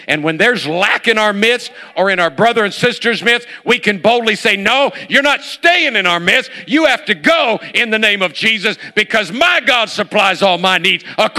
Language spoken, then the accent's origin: English; Florida, United States; I was born and raised in Florida.